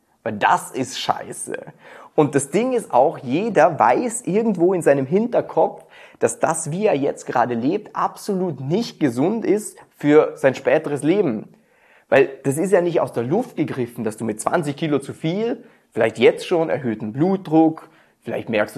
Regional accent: Austria; Und zwar, ich bin Österreicher und bei uns musst du dich immer noch entscheiden

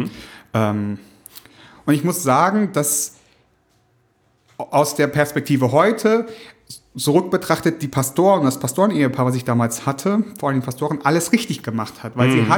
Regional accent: Lower Saxony, Germany; Ich komme aus einer reformierten Familie und gehörte damals zu einer reformierten Gemeinde. Also man muss sagen, ich komme aus Ostfriesland

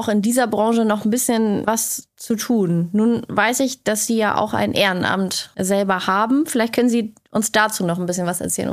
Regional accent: Lower Saxony, Germany; Ich komme nämlich aus der Nähe von Cuxhaven und bin zwar keine gebürtige Schleswig-Holsteinerin

